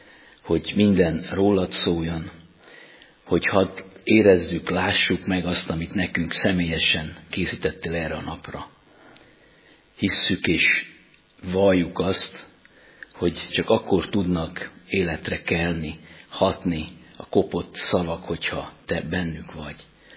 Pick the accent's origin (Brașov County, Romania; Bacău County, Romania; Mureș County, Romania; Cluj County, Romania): Mureș County, Romania; Sovata; Egy erdélyi kisvárosba születtem, egy fürdővárosba, Szovátán, átlag reformátusnak mondható családban nőttem fel